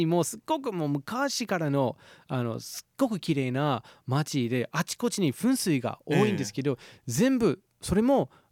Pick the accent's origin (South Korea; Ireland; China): Ireland; Japanese is a second language; まずこの日はアイルランドから来ました